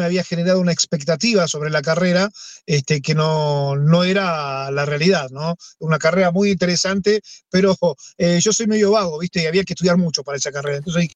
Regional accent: Vicente López, Buenos Aires Province, Argentina; born there; now in Villa Lynch, Argentina; Yo soy de, bueno, ahora estoy viviendo en Villa Lynch, pero sí, nací en Vicente López allá por el año 72

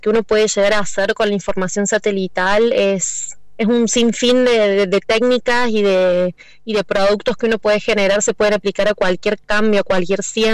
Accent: Córdoba, Argentina; accent: Cordoban; Ay, la tonada me delata, soy de Córdoba.

